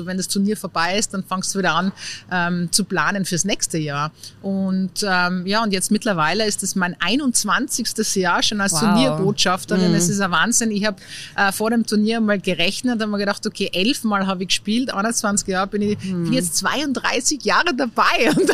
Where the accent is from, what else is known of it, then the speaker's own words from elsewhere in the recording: Tyrol, Austria; auch gerade als Tirolerin dann nach Niederösterreich oder nach Wien zu gehen, da bin ich schon einmal hopp genommen worden, wegen meinem Dialekt